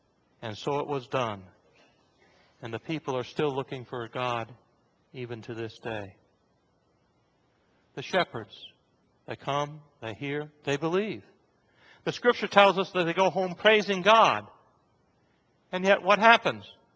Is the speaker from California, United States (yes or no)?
yes; California, United States; born there; By the way, I was born in California. Which might tell you something.